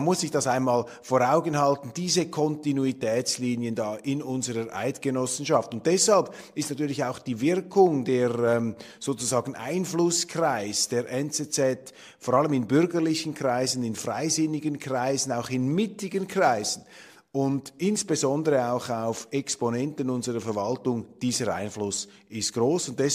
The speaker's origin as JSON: {"language": "German", "country": "Switzerland"}